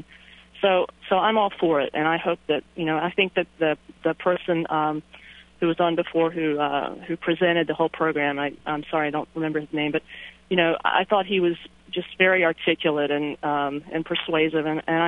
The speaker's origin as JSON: {"language": "English", "region": "North Carolina", "country": "United States", "said": "Yes, I am from Mania, North Carolina"}